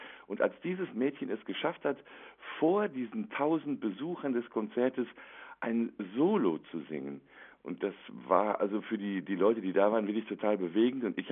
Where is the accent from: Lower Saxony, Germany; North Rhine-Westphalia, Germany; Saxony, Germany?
North Rhine-Westphalia, Germany; Attendorn; ich erinnere mich immer an meine Heimatstadt Attendorn im Sauerland.